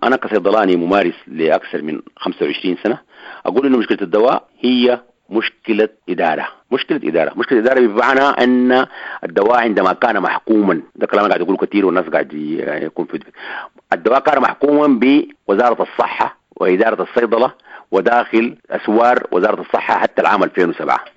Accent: Khartoum, Sudan; لا تعرف كم مخبز عندنا في الخرطوم في ولاية الخرطوم

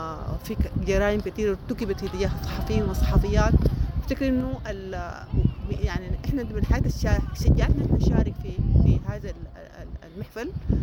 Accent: Sudan; إحنا كصحفيين سودانيين وصحفيات سودانيين

